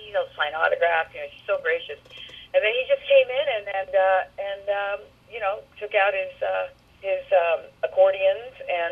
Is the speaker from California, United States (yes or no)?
yes; California, United States; I'm from Northern California.